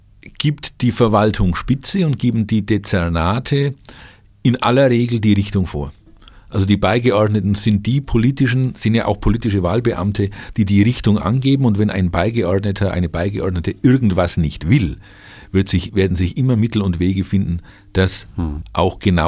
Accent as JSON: {"language": "German", "region": "Bavaria", "country": "Germany", "said": "Ich komme ja aus der Nähe, ursprünglich von Rothenburg ob der Tauber"}